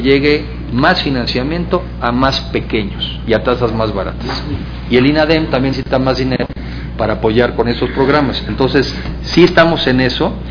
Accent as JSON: {"language": "Spanish", "country": "Mexico", "said": "está en nuestras manos, como mexicanos, aprovechar esta coyuntura"}